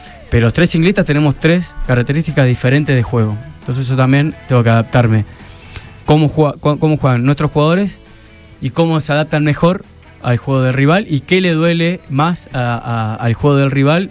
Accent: Argentina; Somos argentinos y queremos ganar y somos los mejores siempre en todo

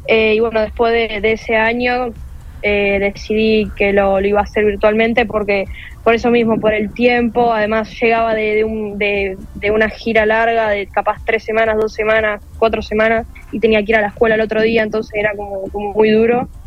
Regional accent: Ricardone, Santa Fe, Argentina; Bueno, yo arranqué ahí en Ricardón, en mi pueblo.

